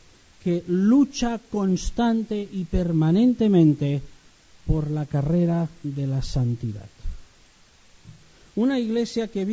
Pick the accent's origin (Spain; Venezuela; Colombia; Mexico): Spain; Catalonia; el que lo mató era uno de que vive al lado de mi pueblo en Barcelona